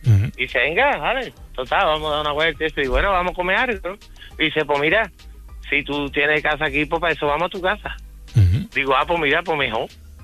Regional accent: Seville, Andalusia, Spain; estaba yo trabajando en Zaragoza, yo soy de Sevilla, y estaba trabajando en Zaragoza.

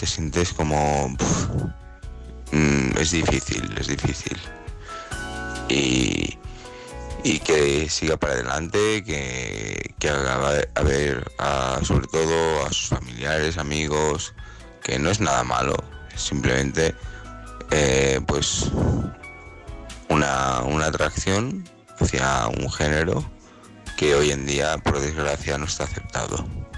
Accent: Alicante, Valencian Community, Spain; de Alicante. Voy a comentar sobre el segundo tema.

